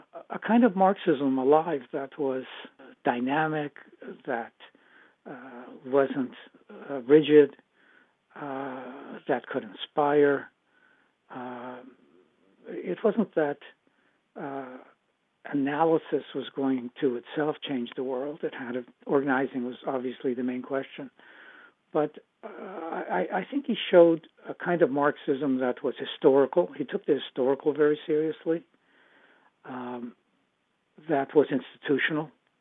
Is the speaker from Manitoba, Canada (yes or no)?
yes; Winnipeg, Manitoba, Canada; Growing up in Winnipeg meant, on the one hand, it was the context of the 60s.